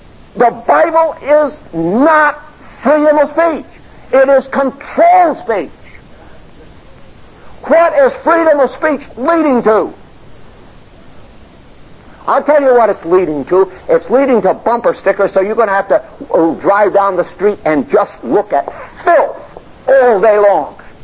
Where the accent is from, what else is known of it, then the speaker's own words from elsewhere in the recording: Connecticut, United States; also born or lived in Maine; I'm a Yankee. I was born in Maine, raised in Connecticut. When I was 17, in the middle of the World War, I enlisted in the Marine Corps.